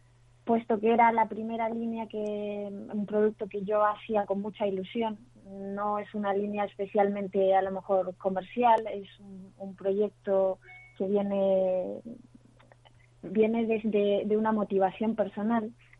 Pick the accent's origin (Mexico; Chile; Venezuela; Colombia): Chile; now in Spain; yo realmente llevo 14 años aquí en España, pero yo soy chilena.